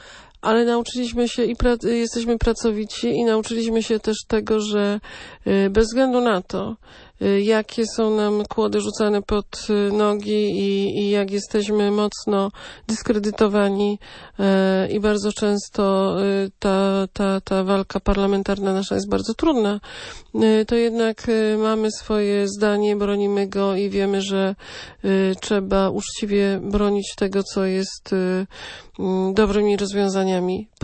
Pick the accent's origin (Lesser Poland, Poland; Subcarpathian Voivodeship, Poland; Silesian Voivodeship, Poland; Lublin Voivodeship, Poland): Lesser Poland, Poland; łączy nas to, że jesteśmy też razem z Małopolski